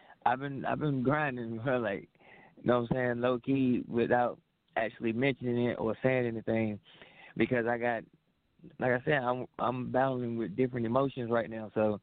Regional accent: Durham, North Carolina, United States; No, I'm from the Bull City. That's Durham, North Carolina.

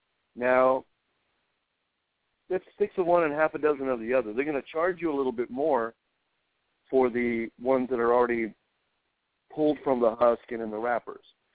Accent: New Mexico, United States; I grew up in New Mexico. We had corn out there, too. It's a different climate.

